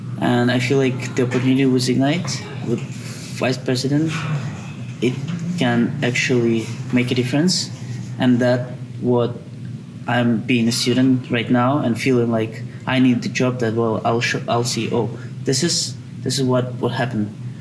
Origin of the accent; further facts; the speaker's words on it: Ukraine; now in Canada; So I came to Canada 2 years ago, right?